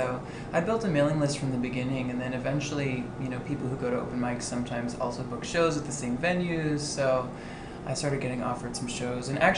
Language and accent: English; Texas, United States; also born or lived in Canada